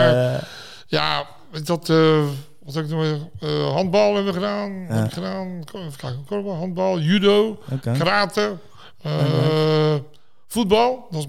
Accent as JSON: {"language": "Dutch", "town": "Alblasserdam", "region": "South Holland", "country": "Netherlands", "tie": "born or raised there", "said": "toen was ik verhuisd eigenlijk van Alblasserdam naar Rotterdam. Want ik heb mijn jeugd in Alblasserdam doorgebracht eigenlijk."}